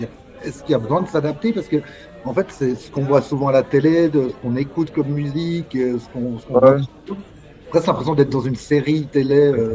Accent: Switzerland; Je suis suisse, j'habite en Suisse.

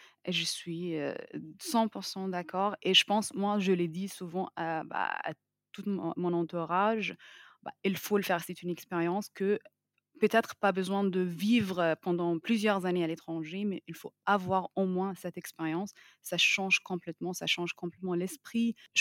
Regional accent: Cairo, Cairo Governorate, Egypt; born there; French is a second language; Moi, je suis née au Caire et j'ai fait mes études en pharmacie en Égypte.

